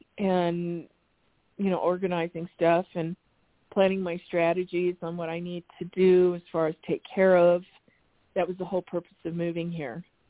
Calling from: Arizona, United States; from Arizona.

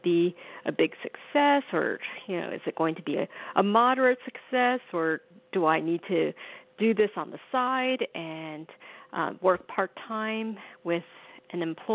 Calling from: New York, United States; I'm calling from New York as well, like your first caller.

